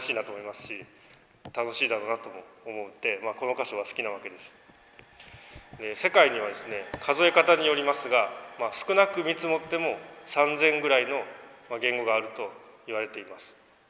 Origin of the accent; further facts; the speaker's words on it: Kansai, Japan; まあ、先生の関西弁を聞いているとですね、あ、なんか落ち着くなというふうに思うわけです。やっぱりふるさとの言葉だなというふうに思います。